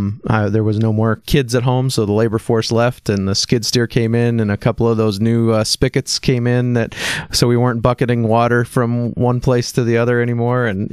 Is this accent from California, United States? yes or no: no; South Dakota, United States; Born and raised in Western South Dakota. I don't ever remember a time when we didn't have cows around.